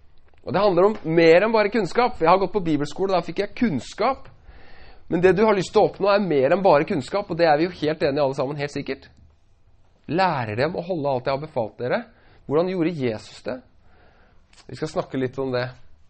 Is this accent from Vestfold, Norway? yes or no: yes; Larvik, Vestfold, Norway; for jeg er fra Larvik, rett borti svingen der.